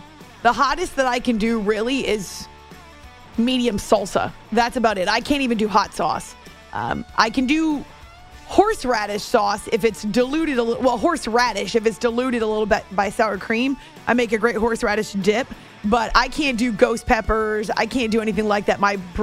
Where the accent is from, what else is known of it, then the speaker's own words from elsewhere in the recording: Concord, New Hampshire, United States; going back to the days when I was growing up in Concord, New Hampshire.